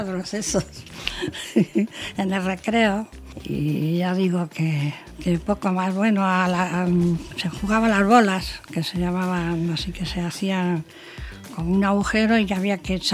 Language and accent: Spanish; Galapagar, Community of Madrid, Spain; yo nací en el 1930 y en Galapagar. Y fuimos 9 hermanos.